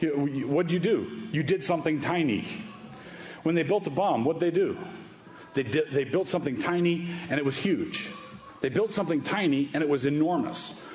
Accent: United States; I say it this way because I'm an American, all right?

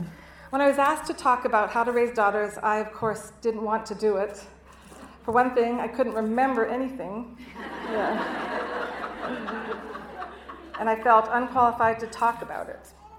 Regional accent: Alberta, Canada; I'm originally from Alberta, Canada. I was raised by very kind, cheerful parents, but they were not Christians. I came to the U of I in 1979 on a track scholarship

